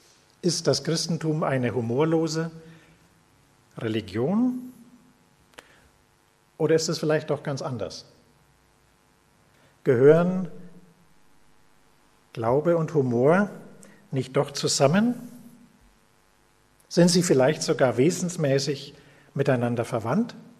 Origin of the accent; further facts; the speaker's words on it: Bayreuth, Bavaria, Germany; Ich komme aus Bayreuth, wie man mir vielleicht noch anhört